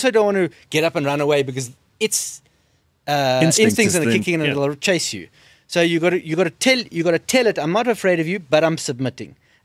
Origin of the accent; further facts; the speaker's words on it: Plettenberg Bay, Western Cape, South Africa; on the beach in Plettenberg Bay, back in my hometown